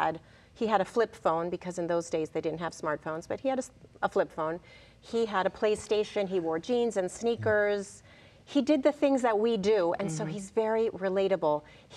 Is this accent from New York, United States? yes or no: yes; New York, United States; also born or lived in Italy; I'm from New York. But I was born in Italy. My dad's Italian, my mother's from Chile, so I was brought up in New York from this immigrant family. We spoke Italian and Spanish at home.